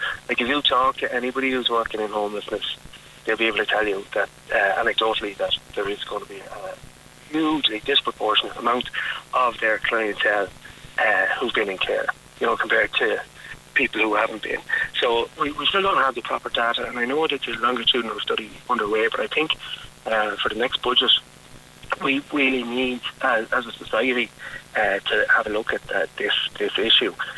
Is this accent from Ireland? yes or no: yes; Newbridge, Leinster, Ireland; I don't cover Newbridge, and I was from Newbridge, all right.